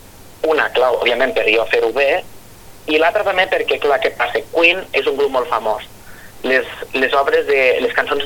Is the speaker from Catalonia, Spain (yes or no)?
no; Rossell, Valencian Community, Spain; jo sempre tenia al cap poder cantar en la banda del meu poble, en la banda que jo toco, o sigui, la banda d'aquí de Rossell